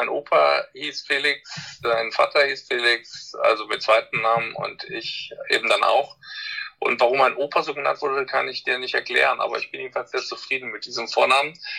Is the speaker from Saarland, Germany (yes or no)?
yes; Saarland, Germany; in diesem saarländischen Dorf, wo ich herkomme